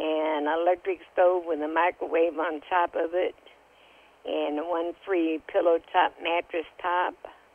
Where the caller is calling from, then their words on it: Higgins, Texas, United States; Okay. I'm calling from Higgins, Texas